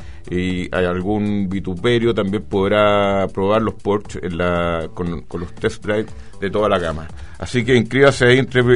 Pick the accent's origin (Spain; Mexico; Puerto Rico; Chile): Chile; Demostremos que somos los chilenos, somos caballeros y no somos ordinarios.